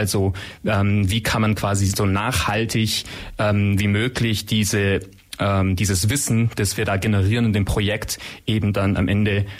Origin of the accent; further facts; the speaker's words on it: Swabia, Germany; accent: Swabian; Ich habe einen schwäbischen Akzent tatsächlich. Heißt auch, ich komme aus der Gegend, bin also ja ein Schwabe und entsprechend war ich wahrscheinlich auch ein bisschen schwäbeln. Also so ganz Hochdeutsch geht's dann am Ende dann doch nicht.